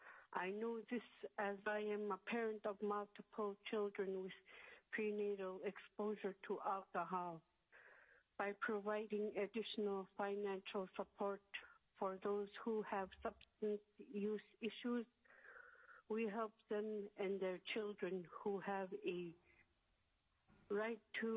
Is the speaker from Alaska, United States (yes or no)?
yes; Kongiganak, Alaska, United States; I'm from Kangiganek.